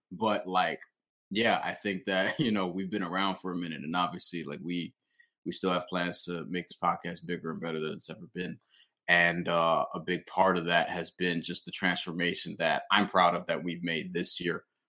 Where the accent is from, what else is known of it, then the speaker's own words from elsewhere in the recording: New York, United States; because I'm from New York. Timmy's from the Bahamas.